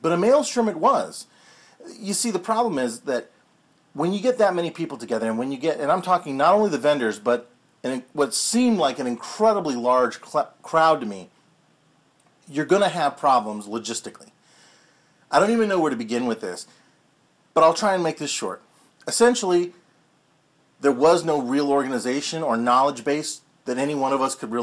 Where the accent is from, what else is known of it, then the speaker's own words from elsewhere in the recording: Kansas City, United States; This is one that's here in my hometown, Kansas City.